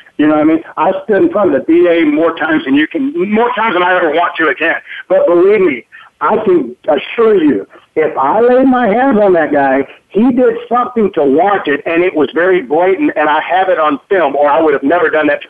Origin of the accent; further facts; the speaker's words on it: South Carolina, United States; You know, I grew up in South Carolina originally. You know, I started out there when I was about 13 years old.